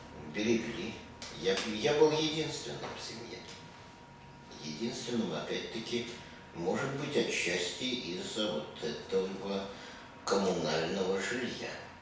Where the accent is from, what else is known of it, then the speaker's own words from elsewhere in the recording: Kolomna, Moscow Oblast, Russia; Я родился в Коломне. Родился 7 октября 1953 года.